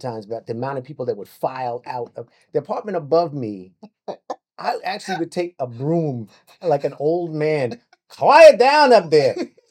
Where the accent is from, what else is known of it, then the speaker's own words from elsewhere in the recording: Queens, New York, United States; I'm from New York.